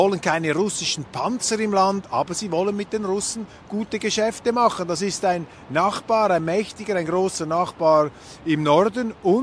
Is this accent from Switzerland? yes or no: yes; Switzerland; Mich interessiert natürlich auch die Perspektive des Kleinstaats als Schweizer. Wir sind auch einer.